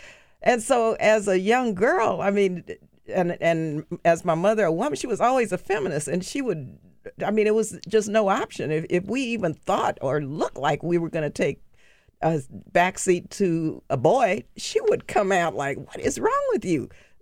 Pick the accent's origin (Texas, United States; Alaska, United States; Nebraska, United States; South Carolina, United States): Texas, United States; El Paso; She wanted us to stay in El Paso